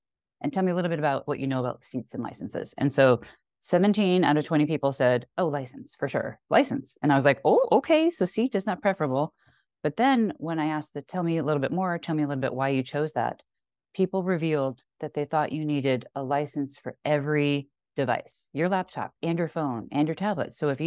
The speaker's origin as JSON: {"language": "English", "town": "Boston", "region": "Massachusetts", "country": "United States", "tie": "born or raised there", "said": "I grew up in Boston. We say pancake instead of flapjack."}